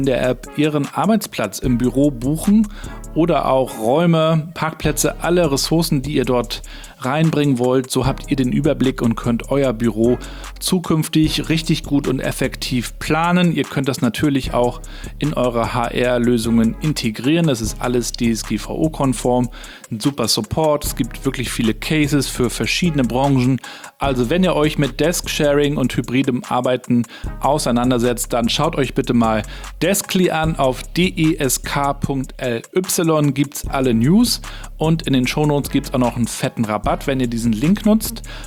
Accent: Rostock, Mecklenburg-Vorpommern, Germany; Freue mich sehr, heute in der Universität Rostock zu sein, in meiner Heimatstadt.

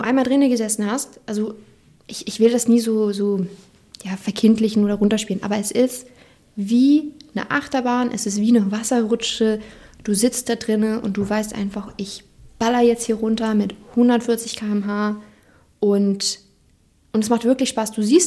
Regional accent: Switzerland; Ich komme ja aus der Schweiz, da ist man ja die kalten Temperaturen gewohnt.

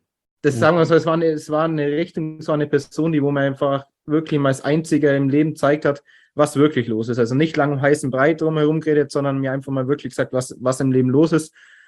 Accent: Burken, Baden-Württemberg, Germany; born there; now in Landsberg am Lech, Germany; ich bin 23 Jahre jung und komme aus der Nähe von Landsberg an Lech. Also mittlerweile bin ich da sogar hinzogen und komme gebürtig aus Burken, ist in der Nähe bei Schongau.

